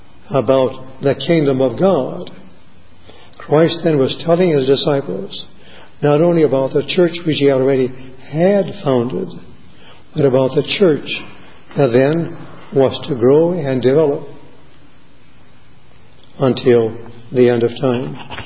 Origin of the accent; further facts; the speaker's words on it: Cleveland, Ohio, United States; some years ago I happened to be in Cleveland, my hometown